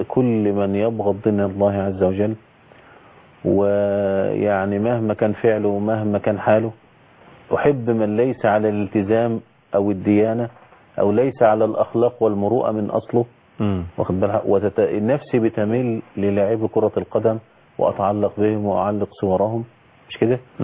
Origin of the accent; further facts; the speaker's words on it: Egypt; وكان مؤتمر موجود عندنا في مصر هنا